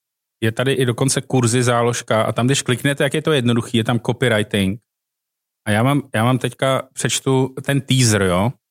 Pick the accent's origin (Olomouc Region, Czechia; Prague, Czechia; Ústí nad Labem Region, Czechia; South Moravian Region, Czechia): Prague, Czechia; Jsem línej, tyjo, z Prahy tady.